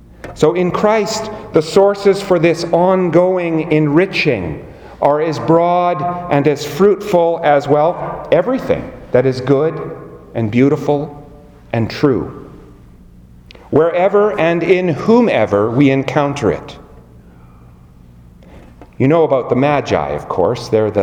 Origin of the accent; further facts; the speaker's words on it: Abbotsford, British Columbia, Canada; I had previously made a vow that I would never live in Abbotsford again, my hometown.